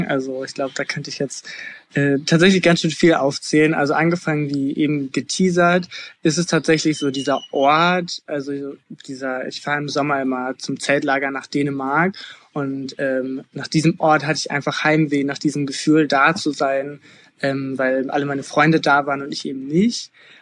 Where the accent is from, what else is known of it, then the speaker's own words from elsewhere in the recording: Northern Germany, Germany; now in Thailand; Ich bin 19 Jahre alt. Ich komme ursprünglich aus dem Norden von Deutschland, nähe Hamburg. Und bin gerade schon fast 6 Monate tatsächlich hier in Thailand.